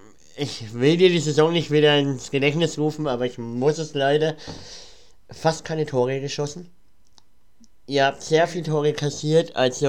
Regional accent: Bavaria, Germany; ich komme aus Franken, also Bayern. Ich habe wirklich nicht weit nach Österreich

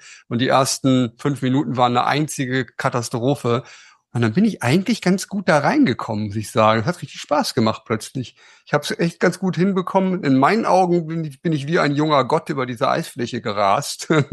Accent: Germany; in meinem Heimatort im Harz

